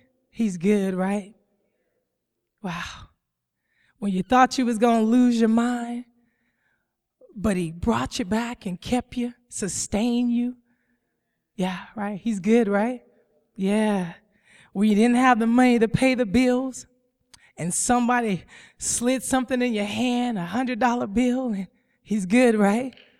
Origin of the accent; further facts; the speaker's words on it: Georgia, United States; You know, I came from Georgia, so my great-great-grandfather used to have pigs and cows and things of that nature.